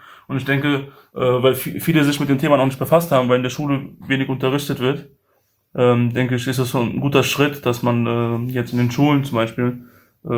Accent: Germany; das Erste, was ich sage, ich bin Deutscher und ich bin aus Deutschland. Ich lebe schon seit gute 20 Jahren in Deutschland und fühle mich super wohl.

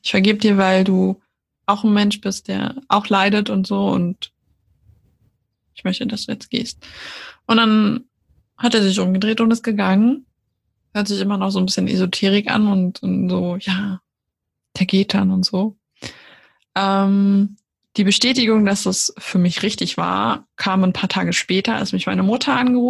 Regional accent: Austria; moved away; ich bin ja aus Österreich weggezogen

